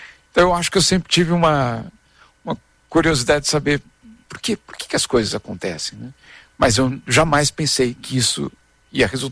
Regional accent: Brazil; moved away; Eu sei que eu sou brasileiro, eu só tenho um passaporte brasileiro. Então eu tenho certeza que eu sou brasileiro.

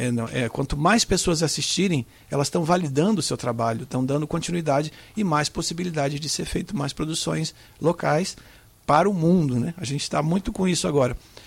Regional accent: Brazil; A gente é brasileiro, mas por ser um país continental, a gente tem várias culturas dentro da mesma cultura.

